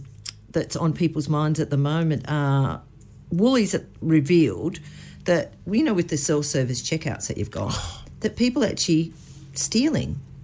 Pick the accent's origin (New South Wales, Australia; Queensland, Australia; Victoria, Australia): New South Wales, Australia; Sydney; also born or lived in Launceston, Tasmania / Adelaide; No, I was born in Sydney to migrant parents.